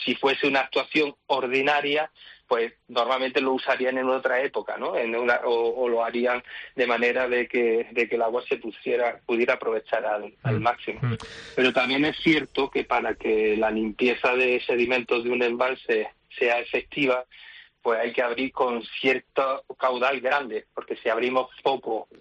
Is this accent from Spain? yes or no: yes; Málaga, Andalusia, Spain; como yo soy de Andalucía, en Málaga